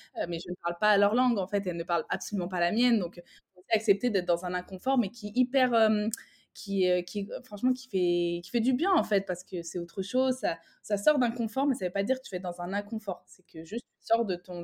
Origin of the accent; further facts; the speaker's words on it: France; on n'est pas venus en mode on est des Français, on vous prend de haut.